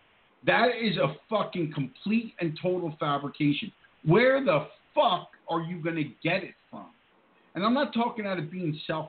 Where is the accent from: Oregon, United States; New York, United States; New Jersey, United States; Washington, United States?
New Jersey, United States; Newark; I grew up in Newark, New Jersey. No, I'm not lying to you.